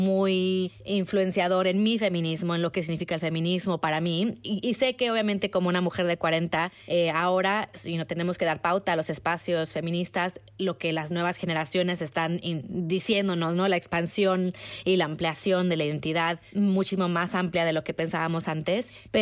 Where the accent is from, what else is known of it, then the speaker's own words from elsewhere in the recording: Mexico; cuando yo crecí con feminismo en México, éramos outliers, éramos afuera